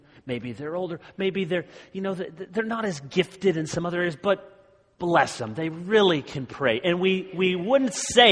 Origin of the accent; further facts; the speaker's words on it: Michigan, United States; I'm from Michigan and I moved to the South.